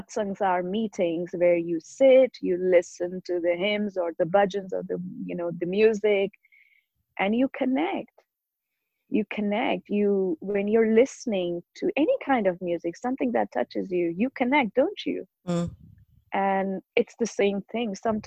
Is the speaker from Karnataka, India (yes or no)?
no; Ludhiana, Punjab, India; In India. I grew up in India, in northern India, Punjab, Ludhiana.